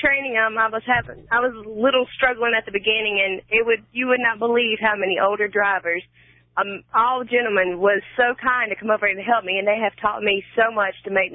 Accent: Raleigh, North Carolina, United States; Oh, no, sir. I'm from Raleigh, North Carolina.

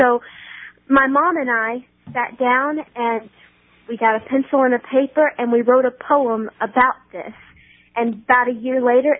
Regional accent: Marietta, Georgia, United States; Yes, I'm from Marietta, Georgia.

